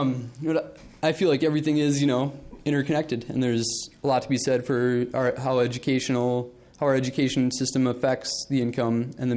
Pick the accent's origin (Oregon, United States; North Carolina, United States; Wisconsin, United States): Wisconsin, United States; Hayward; And growing up in Hayward, Wisconsin, there were some tremendous teachers, but there were also some really poor teachers.